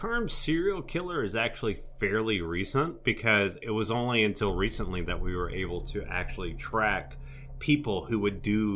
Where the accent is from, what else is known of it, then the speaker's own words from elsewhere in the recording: Louisiana, United States; Even I do that. I'm from Louisiana.